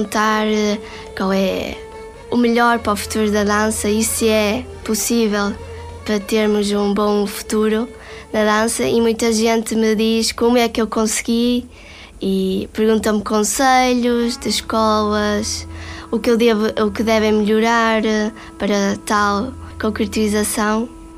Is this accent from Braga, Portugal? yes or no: yes; Barcelos, Braga, Portugal; em ser portuguesa, tal como eu disse, e barcelense. Para todo lado que vou, eu levo o símbolo da minha terra, o galo.